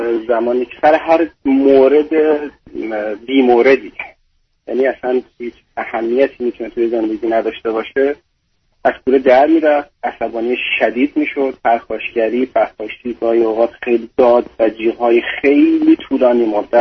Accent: Iran; من در واقع توی ایران خوب به دنیا اومدم و بزرگ شدم.

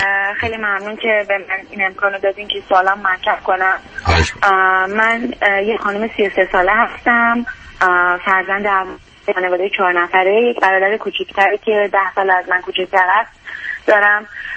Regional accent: Iran; moved away as an adult; من در ایران لیسانس موسیقی دارم، از در واقع از ایران وقتی که اینجا اومدم

